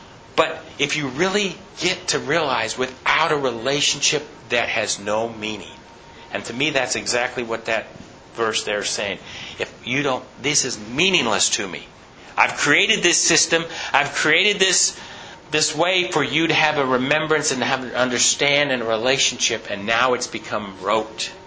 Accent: New Jersey, United States; When I was growing up in the Adventist church in New Jersey

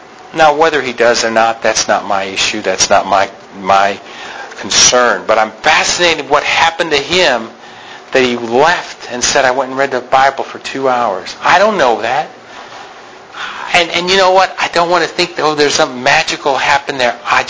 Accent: Andrews, United States; Growing up in Andrews, they always would say, are you related to Desmond Doss? Because

